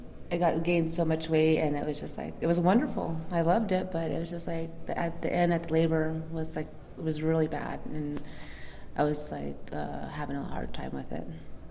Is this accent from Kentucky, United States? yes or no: no; Winslow, Arizona, United States; Oh, I was born and raised in Winslow, Arizona. I'm actually an adopted child.